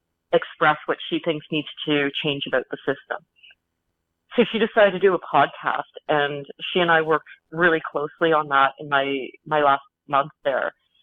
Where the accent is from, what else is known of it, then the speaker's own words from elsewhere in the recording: Ottawa, Ontario, Canada; Now, I grew up in the Ottawa bubble.